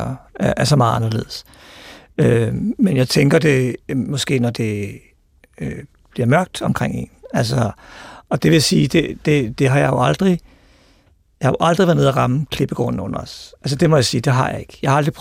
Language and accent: Danish; Albertslund, Capital Region of Denmark, Denmark; Jeg voksede op i Albertslund, Soveby.